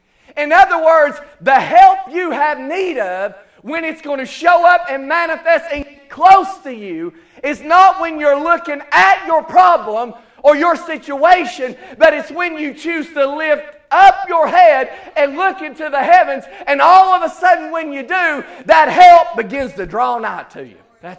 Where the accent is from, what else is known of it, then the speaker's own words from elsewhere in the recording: Tennessee, United States; accent: East Tennessee; Some places I go because my East Tennessee accent, I have to take an interpreter anyway